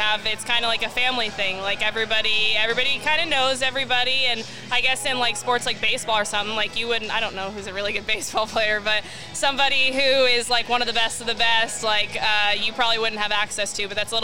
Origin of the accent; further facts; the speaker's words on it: Fort Lauderdale, Florida, United States; But about myself, I'm from Fort Lauderdale, Florida.